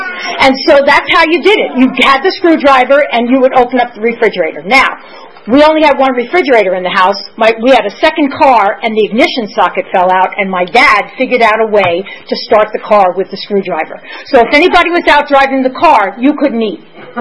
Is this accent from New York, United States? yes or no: yes; New York, United States; So what it was like was that I grew up in New York, and I'm the product